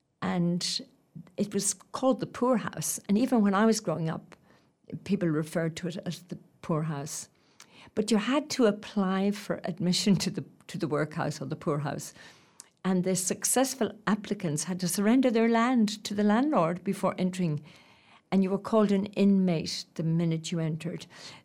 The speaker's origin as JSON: {"language": "English", "town": "Carrickmacross", "region": "County Monaghan", "country": "Ireland", "tie": "born or raised there", "said": "And then, of course, to my hometown, Carrickmacross. And again, Carrickmacross has changed so much. It's hard to believe it's the same place that was dull and grey in the 50s and 60s when I grew up."}